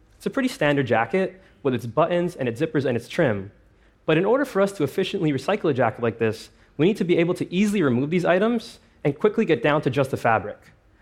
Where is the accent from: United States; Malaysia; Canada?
Canada; Toronto, Ontario; my hometown of Toronto